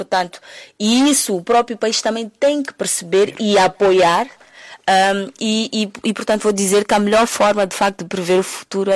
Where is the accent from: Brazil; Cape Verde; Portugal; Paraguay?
Cape Verde; cabe a mim, enquanto cabo-verdiana, partilhar ao máximo tudo o que eu aprendi com os jovens que eu lido diariamente na minha comunidade